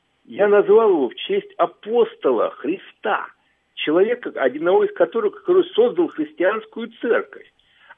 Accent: Moscow, Russia; я москвич, у меня все регистрация.

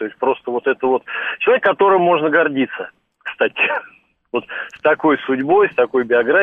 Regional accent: Moscow, Russia; мне повезло, что я родился вот в СССР, да, уж вот это... Ну, в Москве.

